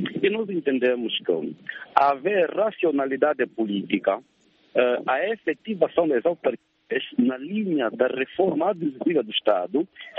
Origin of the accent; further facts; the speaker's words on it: Angola; eu penso que devíamos todos, enquanto angolanos, pressionar